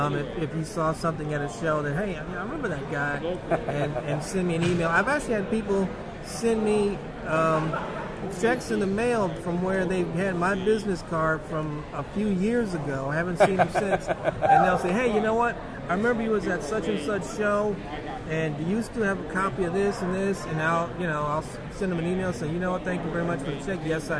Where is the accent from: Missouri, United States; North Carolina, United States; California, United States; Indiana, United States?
Indiana, United States; Kokomo; Currently, I work for two newspapers in my hometown in Kokomo, Indiana.